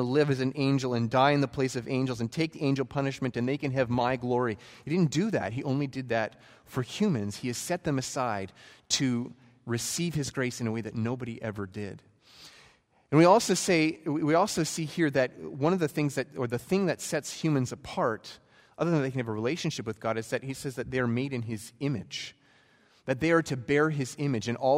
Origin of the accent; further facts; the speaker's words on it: Alberta, Canada; I'm from Alberta. I really believe that it's not a sin to kill an animal.